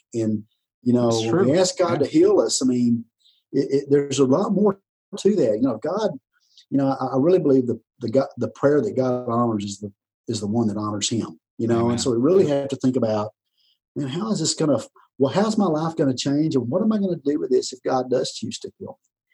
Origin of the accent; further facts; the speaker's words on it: Texas, United States; You know, I'm from Texas. I love pecans.